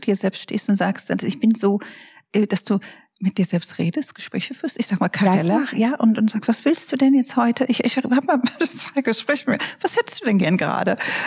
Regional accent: Ethiopia; now in Germany; Ich bin in Äthiopien aufgewachsen, kein Mensch hat darüber nachgedacht, ob man das so oder so macht.

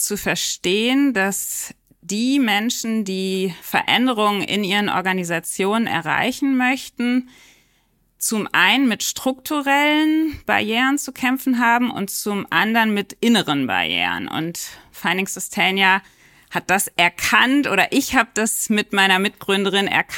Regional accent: Cologne, North Rhine-Westphalia, Germany; ich bin Kölnerin

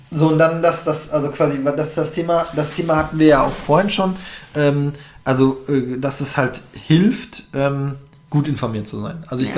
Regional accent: North Rhine-Westphalia, Germany; now in Berlin, Germany; Ich komme aus NRW und mein bester Freund damals in NRW, wir haben uns ein bisschen aus den Augen verloren, nachdem ich nach Berlin gezogen bin.

